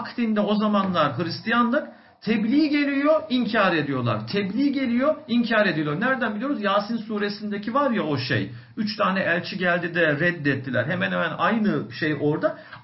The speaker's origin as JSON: {"language": "Turkish", "region": "Aegean Region", "country": "Turkey", "said": "Ben Ege bölgesi, Egeliyim. Bizim orada Afrodisyas denilen bir yer var."}